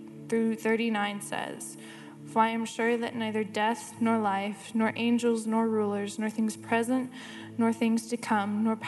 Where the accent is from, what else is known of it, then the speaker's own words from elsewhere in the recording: Dallas, Texas, United States; also born or lived in Alabama; I was born in Alabama, but by the grace of God, I grew up in Dallas, Texas.